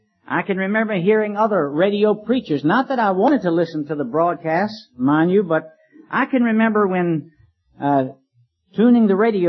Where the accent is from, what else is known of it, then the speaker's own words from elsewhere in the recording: Richmond, Virginia, United States; this Grace Chapel in Richmond, Virginia, my hometown.